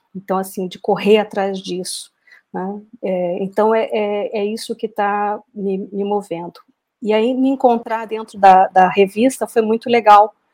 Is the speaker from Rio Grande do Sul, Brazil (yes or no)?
no; Belém, Pará, Brazil; Eu nasci na Amazônia, eu sou de Belém do Pará. Meu pai trabalhou muito tempo na selva amazônica, então eu passei boa parte da minha infância ali.